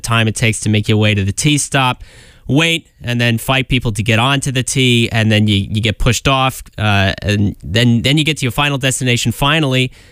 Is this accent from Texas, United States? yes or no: no; Boston, Massachusetts, United States; accent: Boston; I figured I'll read one just for fun in my Boston accent.